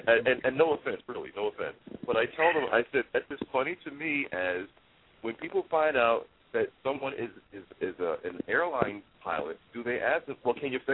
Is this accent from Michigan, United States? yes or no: no; New York City, New York, United States; I got into aviation because growing up in New York City, as you're preparing for high school, you can take entrance exams for all these specialized schools throughout the city.